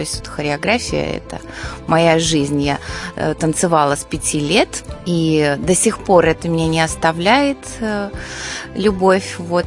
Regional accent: Minsk, Belarus; Да, я там родилась. Мои родители приехали в Минск во времена урбанизации из деревень. Из Гомельской области мама, из Минской области папа. Ну, а я уже первое поколение минчан, скажем так, коренных.

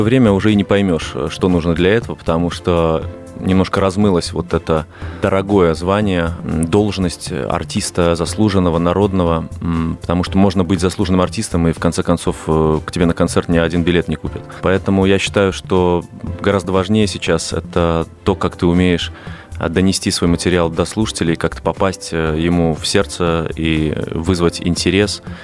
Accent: Minsk, Belarus; moved away as an adult; now in Moscow, Russia; Я родился банально в Минске, вот практически в самом центре города, и до 22 лет жил там, пока не поехал в Москву

